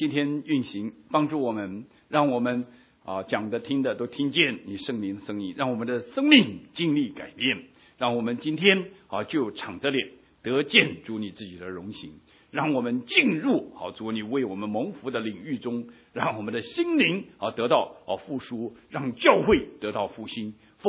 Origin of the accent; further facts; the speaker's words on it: China; now in United States; 是我们从中国来的